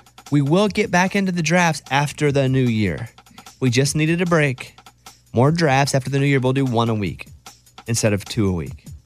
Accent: Arkansas, United States; Okay, in the woods. I'm from Arkansas.

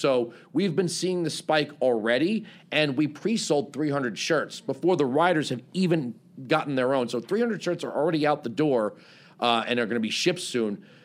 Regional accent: South Carolina, United States; Like, we're from South Carolina.

